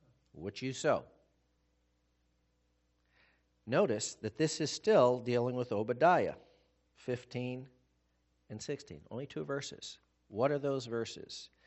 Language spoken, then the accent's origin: English; United States; I don't have a British accent. They know I'm an American.